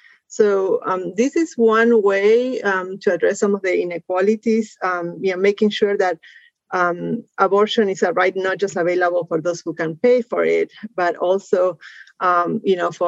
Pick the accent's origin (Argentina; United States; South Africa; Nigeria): Argentina; I grew up in Argentina. I lived there as a young adult.